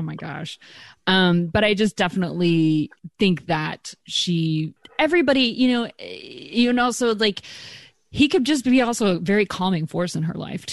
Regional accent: Texas, United States; Like, I mean, I'm from Texas, and I'm just very much like, you fried, I'll eat it.

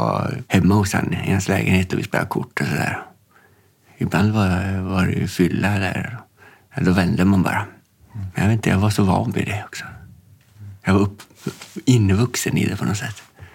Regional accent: Olat, Norrbotten County, Sweden; Jag är uppvuxen i Olat i Tornedalen, kan man säga. Det ligger 6 mil öster om Gällivare.

